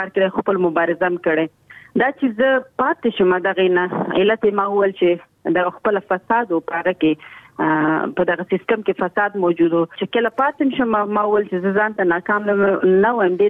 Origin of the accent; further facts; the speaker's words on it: Nangarhar, Afghanistan; ځکه چې مونږ دواړه د ننګرهار یو